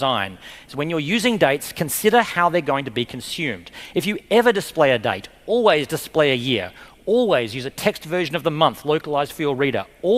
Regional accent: Australia; I am an Australian citizen who has lived in Australia my entire life

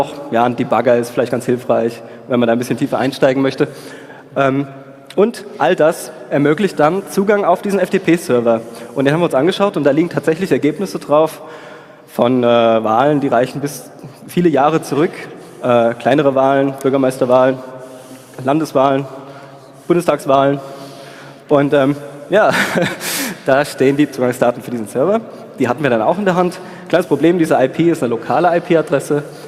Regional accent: Darmstadt, Hesse, Germany; in Hessen, ich komme aus Darmstadt, deswegen Hessen

